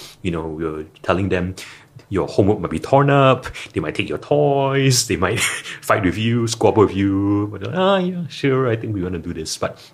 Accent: Singapore; I think as Singaporean parents, it's very easy to think, oh, why are they like that?

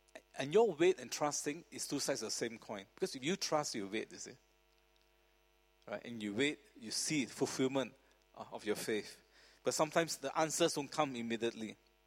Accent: Malaysia; moved away as an adult; now in Singapore; And I came as a student from Malaysia, wondering what in the world am I doing in Singapore?

